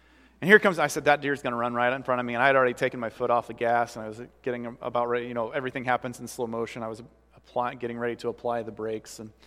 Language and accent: English; Iowa, United States; I'm from Iowa, okay? So I learned at a very young age to watch out for deer. In fact, I was in one of the heaviest deer populated counties in Iowa.